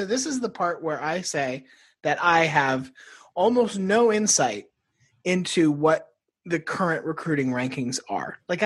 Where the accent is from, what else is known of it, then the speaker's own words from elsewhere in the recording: Florida, United States; I don't know how much a jet ski is. I grew up in Florida.